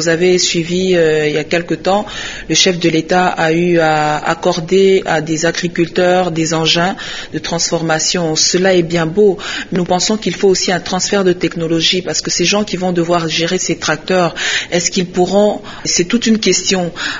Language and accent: French; DR Congo; Et nous, en tant que Congolais, nous avons estimé qu'il était important que nous puissions apporter aussi notre pierre dans l'édifice national.